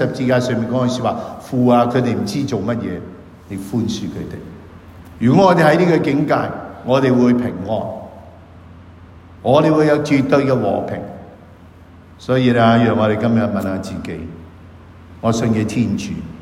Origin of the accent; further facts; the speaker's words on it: Hong Kong; 我是香港人，成日都趕時間啊！